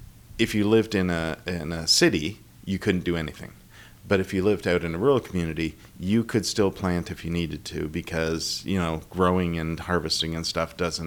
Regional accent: Toronto, Ontario, Canada; I grew up in Toronto

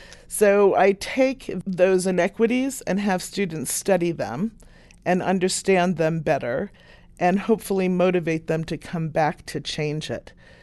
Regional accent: New Jersey, United States; also born or lived in New York City, United States; Started out in New York City and then moved to New Jersey. And after that, I've moved around all over the country and lived overseas.

